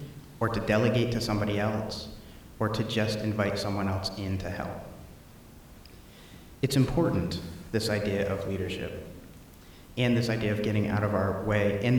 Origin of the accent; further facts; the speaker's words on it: New England, United States; I come from New England, where every church has, where we have the light sconces